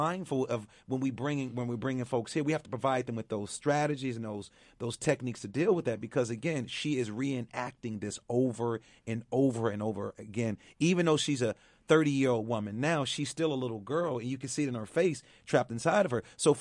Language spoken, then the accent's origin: English; Chicago, Illinois, United States; I'm from Chicago, you know, a city that's dealing with a lot of issues.